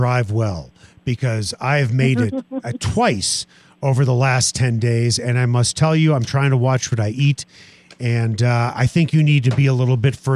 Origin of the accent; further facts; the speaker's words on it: Chicago, Illinois, United States; now in Aurora, United States; Again, I grew up eating pizza in Chicago.